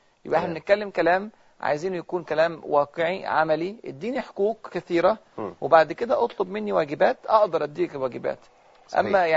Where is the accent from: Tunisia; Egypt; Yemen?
Egypt; أنا مش بقول الكلام عشان إحنا مصريين